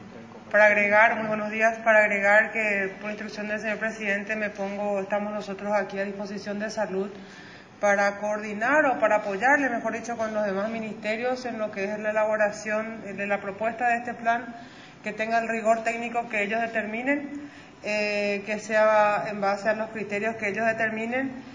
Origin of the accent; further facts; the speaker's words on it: Paraguay; de cómo vamos a aprender como paraguayos, así seamos empleados, empleadores, empresarios, funcionarios públicos o privados